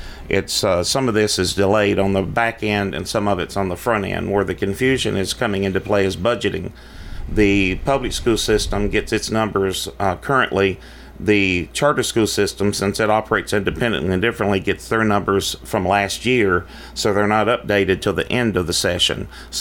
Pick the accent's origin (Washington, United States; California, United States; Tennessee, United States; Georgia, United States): Tennessee, United States; Murfreesboro; I first moved to Rutherford County when I was 7 years old, and I grew up here in Murfreesboro in Smyrna, and I've been a part of the community for a long time.